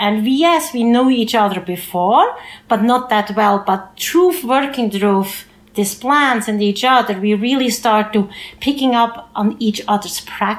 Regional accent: Switzerland; As you guys can hear, I have an accent. I'm originally from Switzerland, where, say, like Artemisia mugwort exists, where I grew up in a village

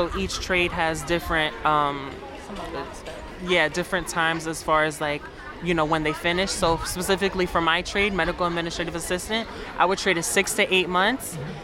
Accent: Newark, New Jersey, United States; Like I said, I'm from Newark, New Jersey.

